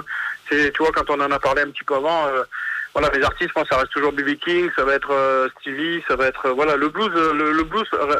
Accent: Provence-Alpes-Côte d'Azur, France; moi, je viens du Sud, je suis de la région marseillaise.

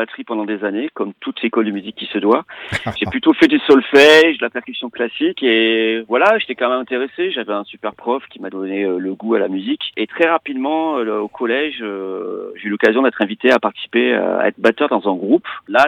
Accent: Orthez, Nouvelle-Aquitaine, France; also born or lived in Dax; Je suis né à Dax et je suis arrivé avec mes parents à un an et demi à Orthez de Béarn. Et j'y suis resté quasiment 20 ans.

